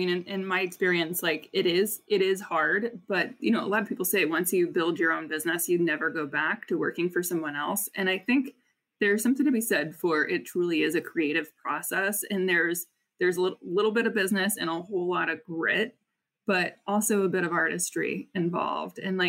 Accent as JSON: {"language": "English", "region": "Midwest", "country": "United States", "tie": "born or raised there", "said": "and, you know, we grew up in the Midwest"}